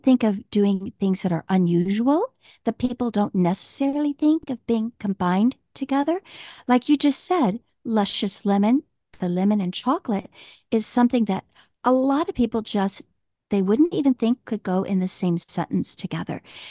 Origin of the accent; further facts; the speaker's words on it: Midwest, United States; now in New York, United States; Growing up in the Midwest, food was always a big part of my growing up. Coming to New York was another aspect of it